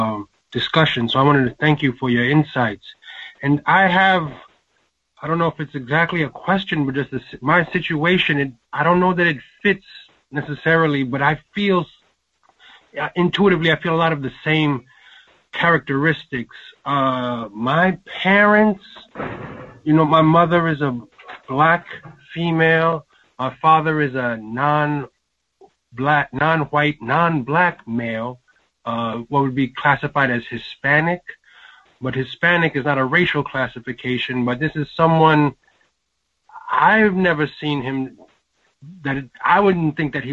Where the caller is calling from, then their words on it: Japan; Yes, I'm calling from Japan.